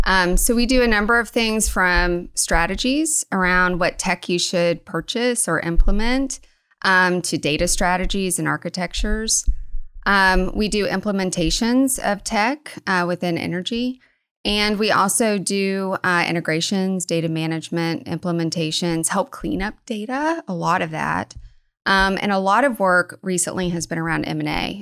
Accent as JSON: {"language": "English", "town": "Oklahoma City", "region": "Oklahoma", "country": "United States", "said": "No, I'm from Oklahoma City."}